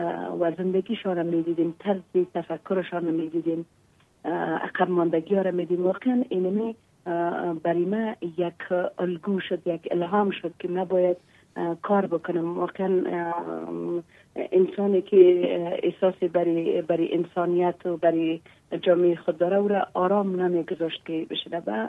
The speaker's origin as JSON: {"language": "Persian", "region": "Takhar", "country": "Afghanistan", "said": "در ولایت ما وجود داره، در ولایت تخار مثل که در کلی ولایات ما مشکلات داریم"}